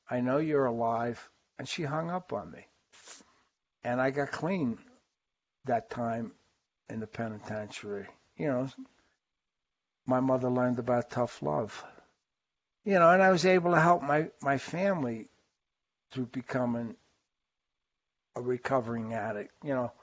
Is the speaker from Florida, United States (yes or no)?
no; New York, United States; And growing up in New York, they told me no tattoos, no identifying marks